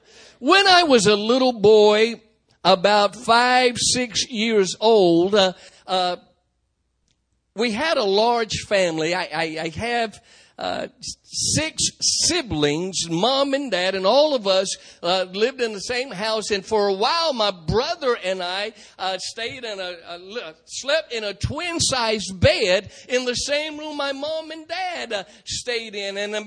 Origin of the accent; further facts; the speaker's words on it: North Carolina, United States; Now, most of our home folks know that Jamil and I, we're Native American. We're from the Halawasaponi Indian tribe.